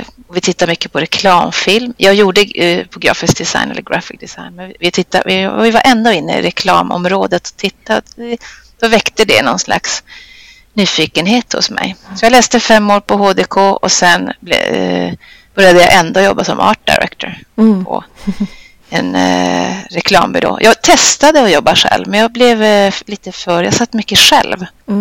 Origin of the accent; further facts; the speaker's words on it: Kiruna, Norrbotten County, Sweden; also born or lived in Gothenburg; Ja, jag är från Norrbotten, från Kiruna från början